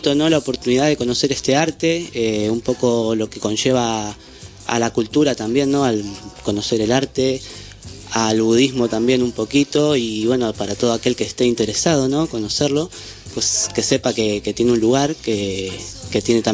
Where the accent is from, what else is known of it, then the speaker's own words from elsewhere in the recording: Uruguay; also born or lived in Madrid; now in Barcelona, Spain; contaros que soy de Uruguay, que estoy aquí en Barcelona hará aproximadamente un mes. Estuve en Madrid 6 años. Estuve estudiando, he viajado a China.